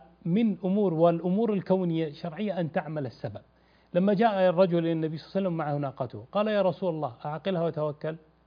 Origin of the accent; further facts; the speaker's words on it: Najd, Saudi Arabia; وأنا من أهل نجد أهل تمر.